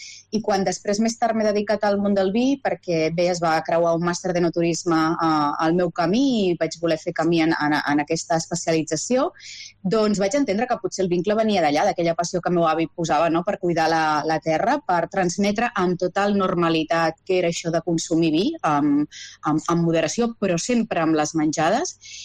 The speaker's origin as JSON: {"language": "Catalan", "town": "Reus", "region": "Catalonia", "country": "Spain", "lives_now": "Barcelona, Spain", "said": "Pensa que els meus avis materns eren de Ribarroja d'Ebre, la Ribera d'Ebre, i Lleida ja quedava més a prop. Jo soc de Reus, visc a Barcelona"}